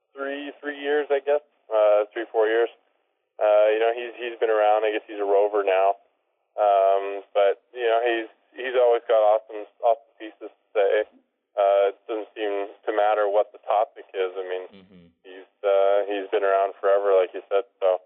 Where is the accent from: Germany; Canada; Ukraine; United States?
Canada; So that's just another proof of that kind of fraternity that we have as Canadian baseball players.